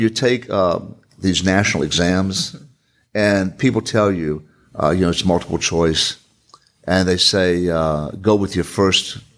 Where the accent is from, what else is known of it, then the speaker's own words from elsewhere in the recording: Pensacola, Florida, United States; Born and raised in Pensacola. Wow. My grandparents were born here. Our family goes back to the 1800s, late 1800s in Pensacola.